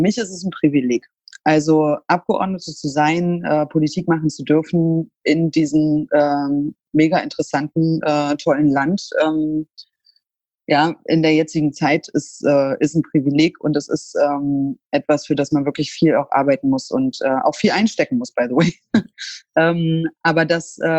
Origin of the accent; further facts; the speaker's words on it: Germany; born there; Ich bin in der DDR geboren und war 6 Jahre alt, als die Mauer gefallen ist.